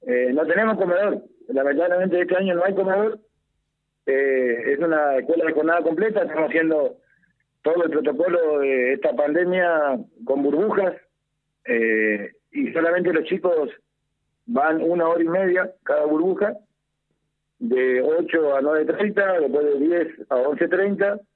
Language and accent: Spanish; Castelli, Chaco, Argentina; yo que soy de Castelli